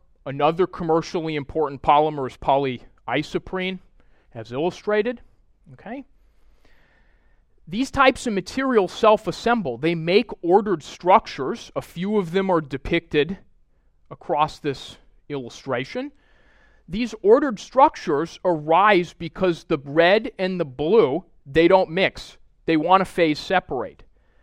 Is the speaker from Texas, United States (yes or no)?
no; Minnesota, United States; now in Santa Barbara, United States; I'm from Minnesota, and the temperature swings a lot more than it does here